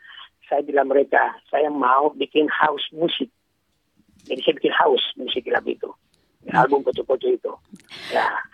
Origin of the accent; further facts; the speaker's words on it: Ambon, Maluku, Indonesia; saya memang orang Ambon, orang Maluku yang punya disiplin